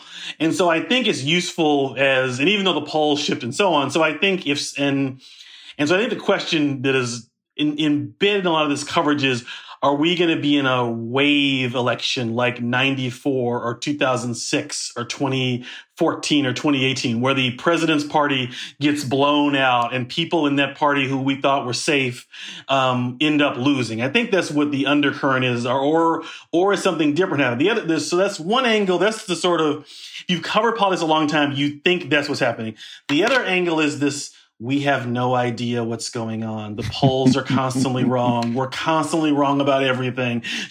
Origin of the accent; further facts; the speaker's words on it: Louisville, Kentucky, United States; so I grew up in Louisville, worked at the Courier Journal, the paper here.